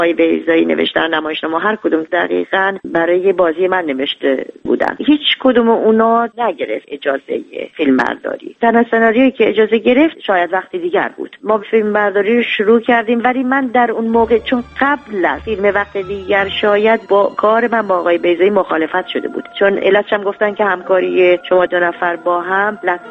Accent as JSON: {"language": "Persian", "country": "Iran", "moved": "as an adult", "said": "من از ایران اومدم بیرون، پرونده کار سینمایی من در ایران هم بسته شد."}